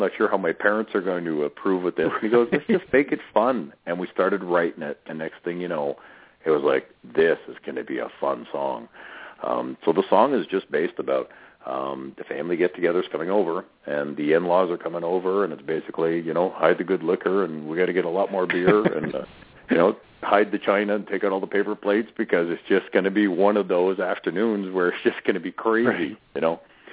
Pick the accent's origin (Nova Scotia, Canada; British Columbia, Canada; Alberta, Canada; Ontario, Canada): Ontario, Canada; Sudbury; in Kingston and in my hometown of Sudbury